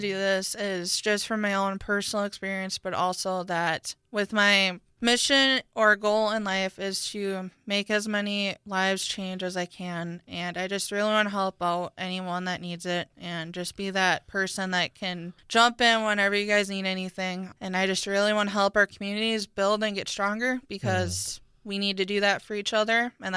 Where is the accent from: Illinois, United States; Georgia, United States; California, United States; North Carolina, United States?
Georgia, United States; Athens; Probably the best thing growing up would be to go and look at all the animals at the fair and just go look at all the animals.